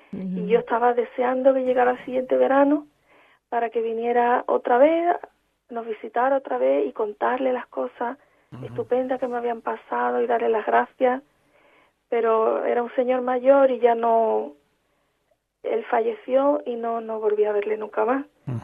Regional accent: La Línea de la Concepción, Andalusia, Spain; yo soy de la línea de la Concepción, es una ciudad pequeña que está al lado de Gibraltar, eso sí conoce todo el mundo. Ahí estamos sobre el Istmo.

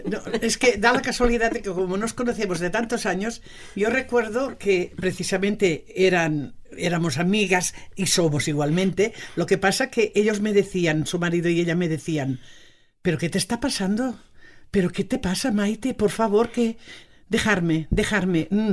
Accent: Catalonia, Spain; Bueno, se nota que somos catalanas

